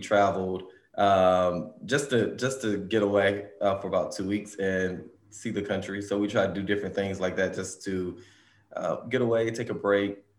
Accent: Rowland, North Carolina, United States; Originally from Roland, North Carolina.

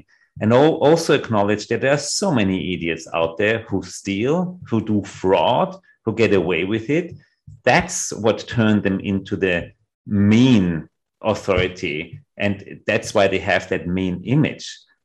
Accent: Vienna, Austria; English is a second language; what I really learned growing up in Vienna, we have an incredible hierarchy of authorities.

